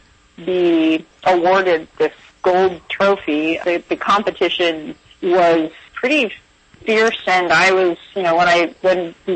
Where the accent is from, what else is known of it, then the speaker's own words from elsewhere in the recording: Connecticut, United States; Like I grew up in Connecticut, and there were maple trees and pine trees, and we had a big juniper tree in our front yard